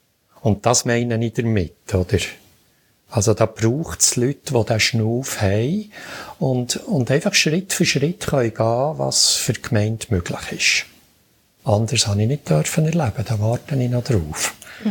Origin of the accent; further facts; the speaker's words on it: Bern, Switzerland; Dort darf ich auch als Berner noch ein bisschen mehr Geduld haben.